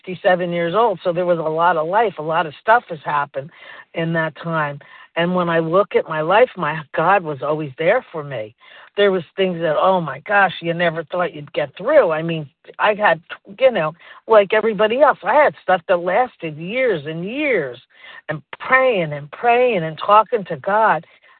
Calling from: Boca Raton, Florida, United States; I'm calling from Boca Raton, Florida.

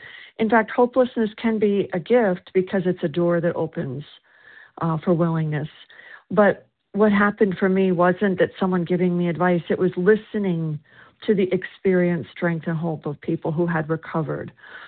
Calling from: South Carolina, United States

